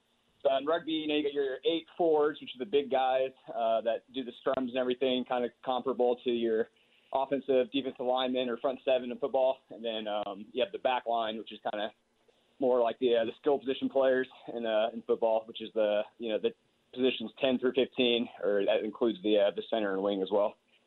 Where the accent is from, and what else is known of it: Dallas, Texas, United States